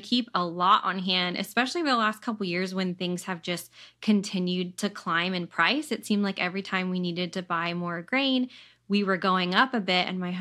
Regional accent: Virginia, United States; Yeah, Virginia. We're in Virginia.

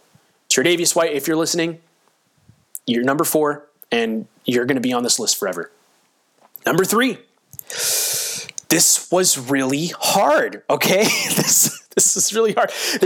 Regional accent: Florida, United States; I grew up in, I'm trying to hold back tears. I grew up in Florida

